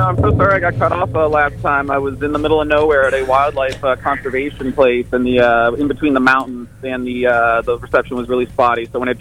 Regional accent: Florida, United States; I'm up from Florida.

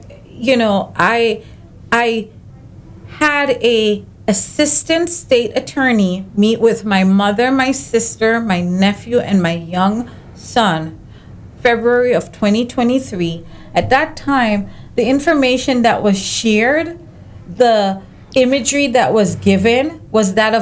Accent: Jamaica; now in United States; I do have a slight accent. I am from Jamaica. I was born and raised.

